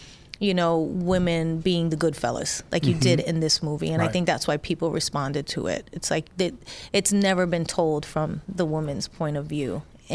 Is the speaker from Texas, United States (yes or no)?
no; Bronx, New York, United States; from just growing up in the Bronx.